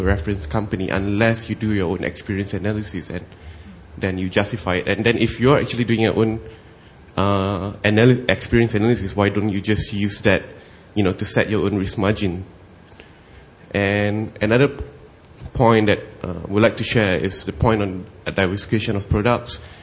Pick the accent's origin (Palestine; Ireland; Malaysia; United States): Malaysia; from Malaysia, the regulator for the insurance companies.